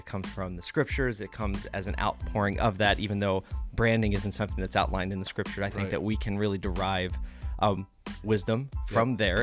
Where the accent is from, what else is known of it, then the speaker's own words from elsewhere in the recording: Philadelphia, Pennsylvania, United States; I grew up a Philly kid, born and raised in South Philly.